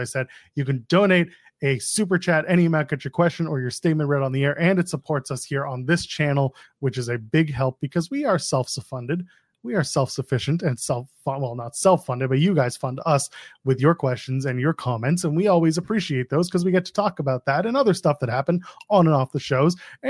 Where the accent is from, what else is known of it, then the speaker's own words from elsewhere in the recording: Canada; I'm Canadian.